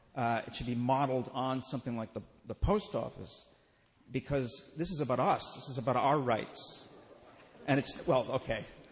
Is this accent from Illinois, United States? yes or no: yes; Chicago, Illinois, United States; I would be just as uneasy, because I'm from Chicago.